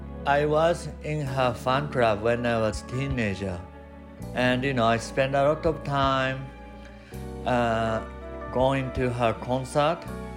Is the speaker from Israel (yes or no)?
no; Japan; English is a second language; I'm originally from Japan, so English is not my first language